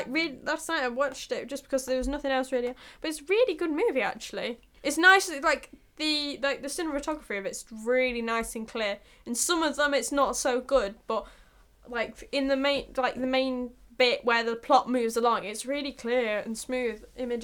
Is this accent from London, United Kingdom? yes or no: no; Mansfield, East Midlands, United Kingdom; Big up Mansfield. I came from Mansfield.